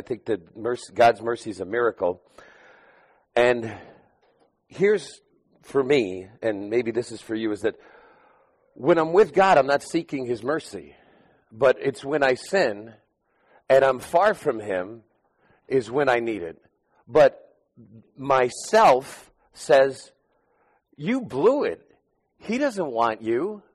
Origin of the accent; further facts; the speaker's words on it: New York, United States; See, I'm from New York. I go 80 miles an hour, gusts up to 120, sometimes 140.